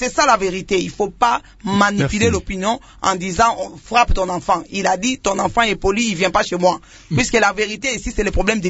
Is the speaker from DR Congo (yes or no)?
yes; Lemba, Kinshasa, DR Congo; Moi, je viens de Lemba.